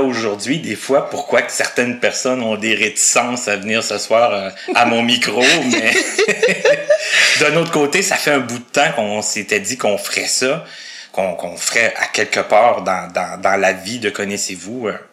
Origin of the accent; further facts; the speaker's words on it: La Sarre, Quebec, Canada; born there; moi je suis né le 3 octobre 1975, je suis né à Lasserre, en Abitibi.